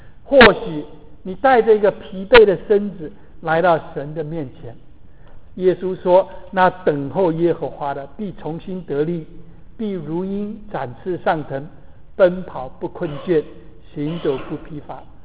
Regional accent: China; 我们中国人最不习惯这个了，我们有的时候不知道要怎么说

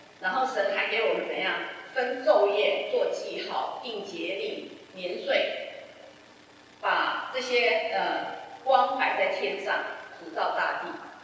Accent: China; 其实我们中国人说的啦，我们中国人说什么？早上要吃得好，中午要吃得饱，晚上要吃得少。

